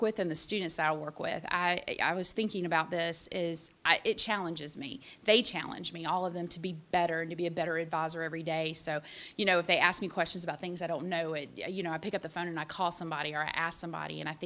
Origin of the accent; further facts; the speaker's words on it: South Carolina, United States; moved away as an adult; now in Tennessee, United States; I relocated to Tennessee from South Carolina.